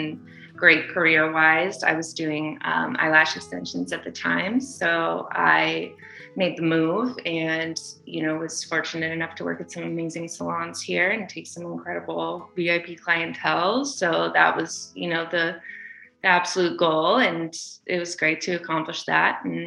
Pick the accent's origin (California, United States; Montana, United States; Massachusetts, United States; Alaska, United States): Montana, United States; Kalispell; Yeah, so northern Montana. It's called Kalispell.